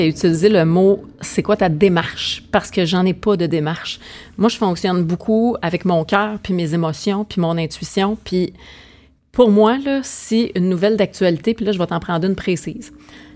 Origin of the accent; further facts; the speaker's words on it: Montreal, Quebec, Canada; Je suis née dans Hochelaga, mais j'ai grandi beaucoup à 4 portes de chez nous, chez mes grands-parents.